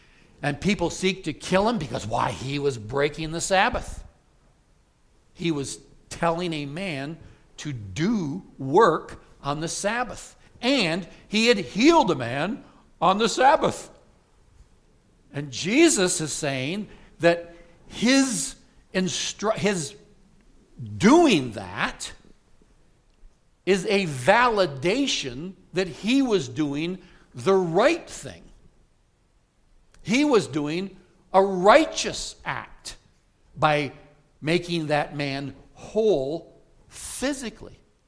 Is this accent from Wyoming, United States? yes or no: yes; LaGrange, Wyoming, United States; I grew up in LaGrange, Wyoming